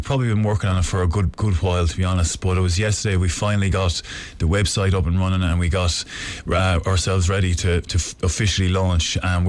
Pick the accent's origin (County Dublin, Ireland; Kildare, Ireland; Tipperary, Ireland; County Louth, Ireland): Tipperary, Ireland; Nenagh; We're going to base them in Tipperary in Nenagh, my hometown.